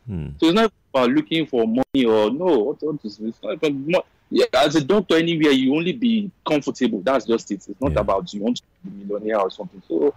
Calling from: United Kingdom; I'm calling from the UK.

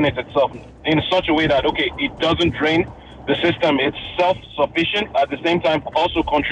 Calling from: Ontario, Canada; I'm calling from Ontario, Canada.

